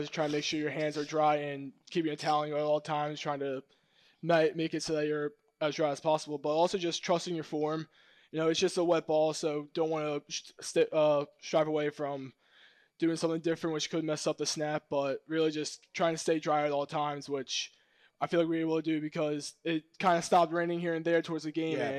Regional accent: Yardley, Pennsylvania, United States; And I grew up in Bucks County my whole life and most recently Yardley, live there right now.

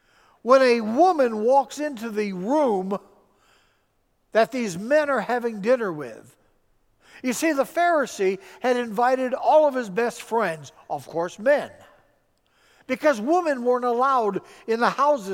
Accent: Detroit, Michigan, United States; And you can imagine me growing up in Detroit at that time, how controversial that was.

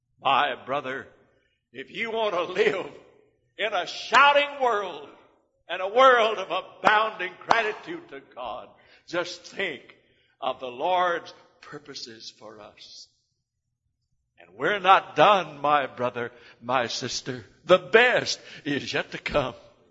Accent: United States; born there; How is it I was born here in America? I had nothing to do with that at all.

